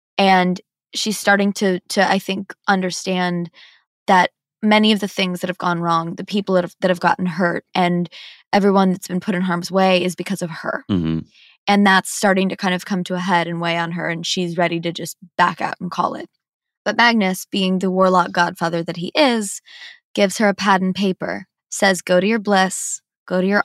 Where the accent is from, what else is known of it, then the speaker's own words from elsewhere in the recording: Midwest, United States; I'm from the Midwest. We say things all wrong.